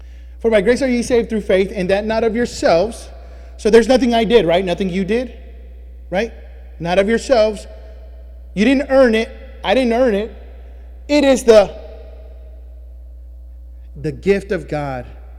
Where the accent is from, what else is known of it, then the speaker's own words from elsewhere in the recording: Texas, United States; Because I was from Texas. None of that matters. Because I'm an American.